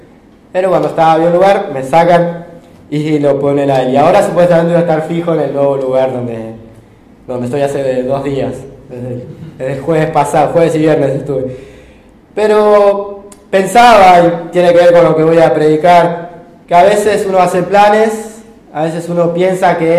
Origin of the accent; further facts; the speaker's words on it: Don Torcuato, Buenos Aires Province, Argentina; Me quedaba más cerca de casa, yo soy de Don Torcuato, de Tigre.